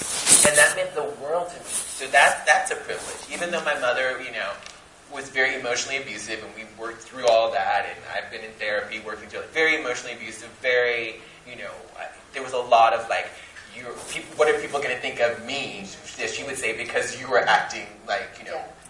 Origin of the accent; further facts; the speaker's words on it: Mobile, Alabama, United States; So, I was raised in Mobile, Alabama, single mother, very working class.